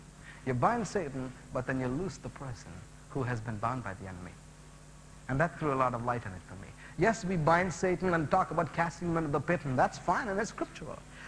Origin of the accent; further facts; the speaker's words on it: Chennai, Tamil Nadu, India; born there; Madras is one of the four biggest cities in India: New Delhi, Calcutta, Bombay, Madras. I was born in Madras.